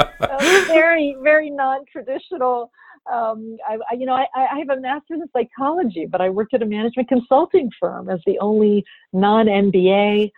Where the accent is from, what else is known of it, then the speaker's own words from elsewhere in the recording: Pennsylvania, United States; I'm Indian American. I grew up outside of Philadelphia in a community that was not that diverse, very diverse economically, but not that diverse.